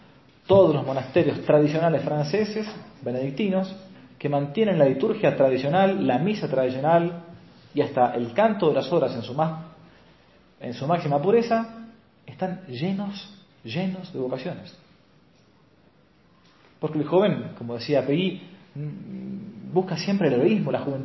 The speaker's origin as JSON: {"language": "Spanish", "country": "Argentina", "said": "a pedirle en público que fundasen una abadía tradicional así en mi país, la Argentina."}